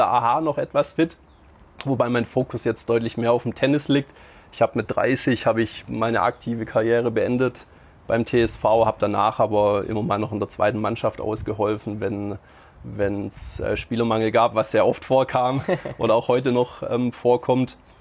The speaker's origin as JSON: {"language": "German", "town": "Stuttgart", "region": "Baden-Württemberg", "country": "Germany", "tie": "born there", "said": "Also geboren bin ich in Stuttgart, quasi in der Schwabenhauptstadt, waschechter Schwabe, auch wenn es sich nicht so anhört. Aber ich wurde jetzt nicht arg schwäbisch erzogend dahin geleitet. Ich habe relativ viel Zeit in Alting verbracht, da bin ich aufgewachsen"}